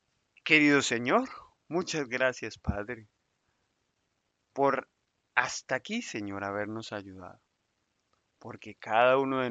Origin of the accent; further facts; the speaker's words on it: Colombia; ¿Y cuánto nos toca aprender aún nosotros como colombianos que a veces gritamos por todo?